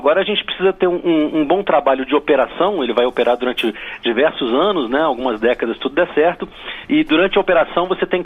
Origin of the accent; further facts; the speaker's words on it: Brasília, Federal District, Brazil; Eu como brasiliense, eu tenho vergonha do lixão da estrutural.